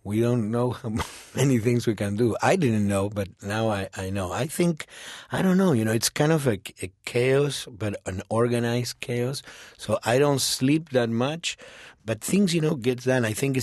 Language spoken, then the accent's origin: English; Argentina; English is a second language; He's from Uruguay, I'm from Argentina, and we wanted to make this music